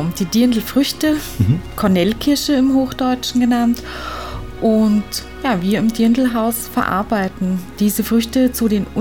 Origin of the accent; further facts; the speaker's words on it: Annaberg-Buchholz, Saxony, Germany; now in Austria; Ja, ich komme ursprünglich aus Sachsen, aus dem Erzgebirge, Annaberg-Buchholz, ehemalige DDR.